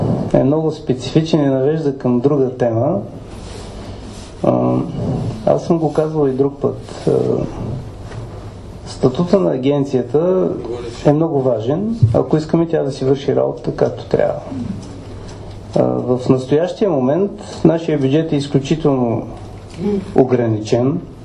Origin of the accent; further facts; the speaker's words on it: Plovdiv, Plovdiv Province, Bulgaria; тъй като съм от Пловдив, доста хора ме познават там